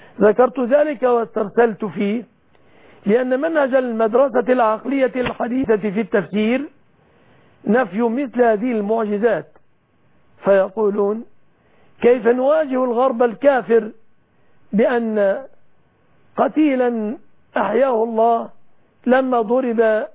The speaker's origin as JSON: {"language": "Arabic", "country": "Egypt", "said": "بلادنا مصر"}